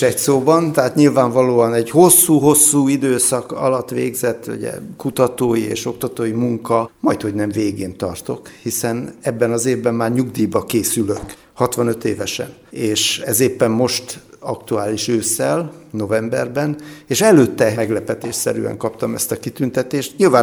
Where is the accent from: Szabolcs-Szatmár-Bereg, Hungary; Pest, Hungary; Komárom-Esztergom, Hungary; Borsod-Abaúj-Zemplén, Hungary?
Borsod-Abaúj-Zemplén, Hungary; Miskolc; also born or lived in Japan; lokálpatrióta vagyok, tehát miskolci, erősen, itt születtem, és itt is maradtam. Noha volt egy 5,5 éves kitérőm Japánban közben, de visszajöttem.